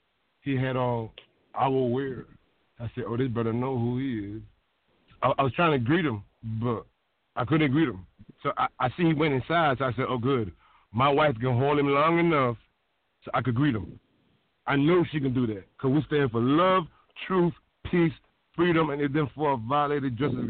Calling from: North Carolina, United States; I'm calling from North Carolina.

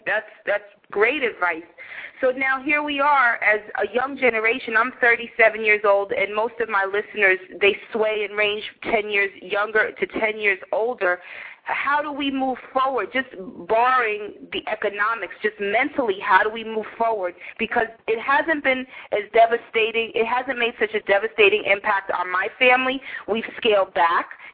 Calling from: New York, United States; I'm in New York.

